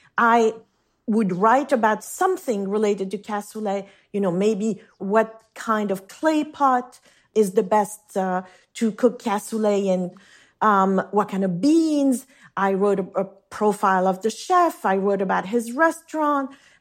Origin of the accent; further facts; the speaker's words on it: Geneva, Switzerland; moved away; the name of the house I grew up in on Lake Geneva.